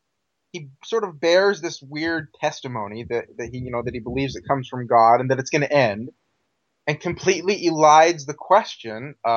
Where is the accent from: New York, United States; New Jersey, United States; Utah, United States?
Utah, United States; Like, I grew up in Utah. You know, I'm white male, grew up in Utah.